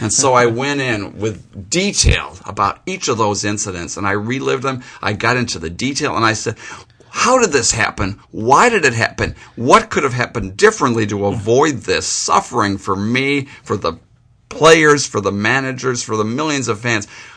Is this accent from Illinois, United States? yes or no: yes; Chicago, Illinois, United States; as a lifelong Chicagoan, the Chicago Cubs baseball team. Because I grew up in Chicago